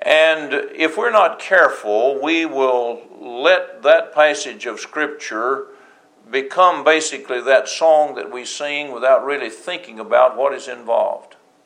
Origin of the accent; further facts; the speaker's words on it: Tennessee, United States; I grew up in Middle Tennessee